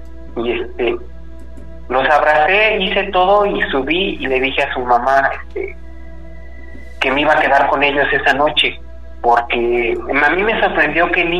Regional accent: Ecatepec, State of Mexico, Mexico; now in Cancún, Mexico; Pero yo soy del Estado de México, de Catepec, para ser preciso.

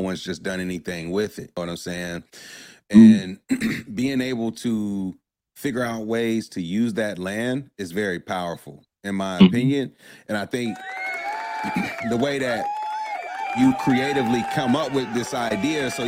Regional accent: Durham, North Carolina, United States; I grew up in Durham and didn't even know what the school was.

